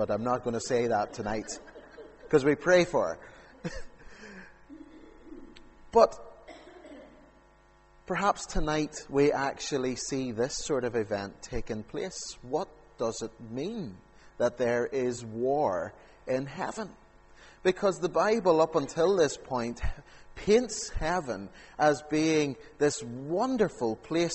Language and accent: English; Castledawson, Northern Ireland, United Kingdom; my childhood days growing up in Meola Avenue in Castle Dawson